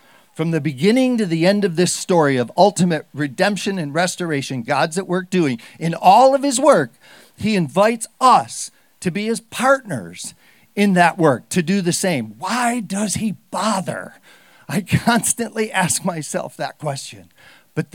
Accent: Colorado, United States; I come from Colorado where I live at 7,000 feet.

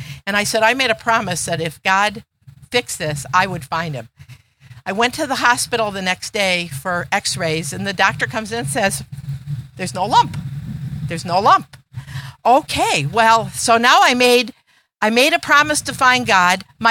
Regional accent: Detroit, Michigan, United States; I come from Detroit on the other side of the Midwest, and I came from an Italian background

